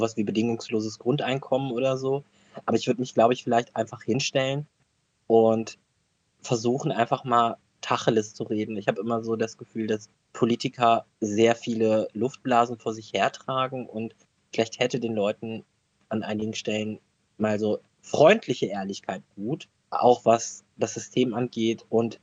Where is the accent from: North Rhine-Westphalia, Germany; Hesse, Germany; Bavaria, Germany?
North Rhine-Westphalia, Germany; Ich komme aus dem Ruhrgebiet, das, weißt du, da ist ja alles anders schön.